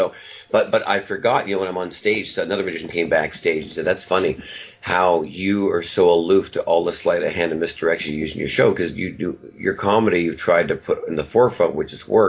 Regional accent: Vancouver, British Columbia, Canada; now in United States; we're both Canadian from Vancouver and all that. And we never knew each other in Vancouver.

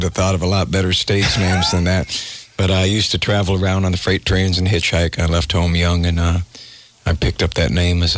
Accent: Soldotna, Alaska, United States; I've had a second home in Nashville for about 23 years. I'm actually from Soldotna, but keep a home there.

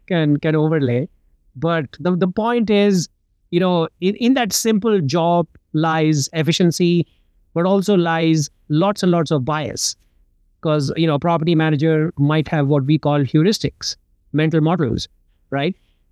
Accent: India; So I grew up in India. My dad was in the army. I changed about 9 schools growing up. Like any military brat.

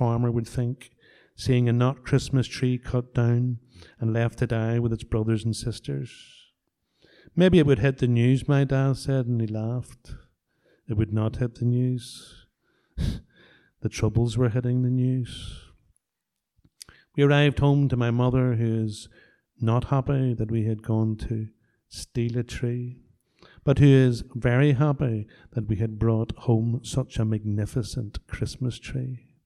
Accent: Belfast, Northern Ireland, United Kingdom; To be fair, we are both from Belfast and don't know our trees that well.

